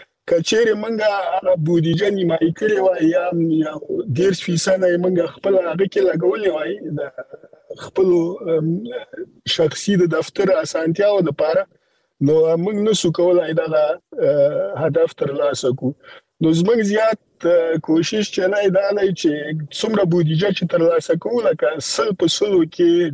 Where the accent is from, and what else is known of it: Afghanistan